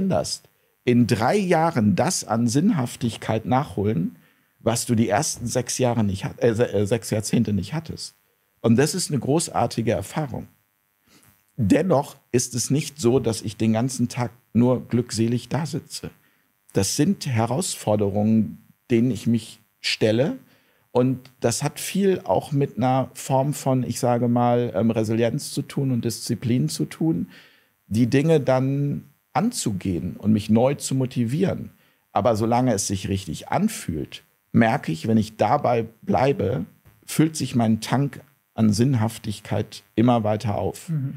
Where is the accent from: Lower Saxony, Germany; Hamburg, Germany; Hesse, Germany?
Hamburg, Germany; Also ich komme ja aus Hamburg, da wird es auch immer mehr.